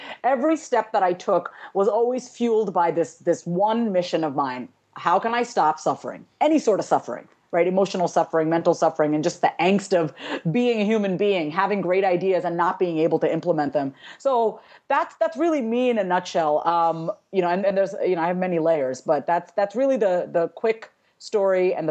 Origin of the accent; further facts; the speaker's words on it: New York, United States; my parents are Indian immigrants. They came here in the 70s, and I was born and raised in New York, and we'd go to India every year.